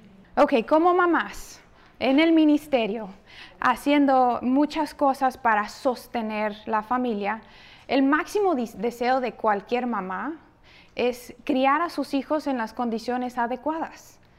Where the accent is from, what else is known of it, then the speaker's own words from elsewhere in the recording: Mexico; born there; Yo nací en México, igual que mis hermanas, me considero mexicana, no importa, ignora este rostro. Soy hija de pastor, esposa de pastor, madre de hijos de pastor